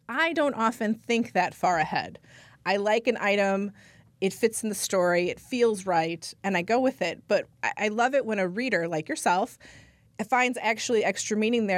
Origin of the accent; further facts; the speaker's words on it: Manitowoc, Wisconsin, United States; now in Lake Country, United States; I mean, I grew up in Manitowoc. There's always sort of a North Side, South Side thing.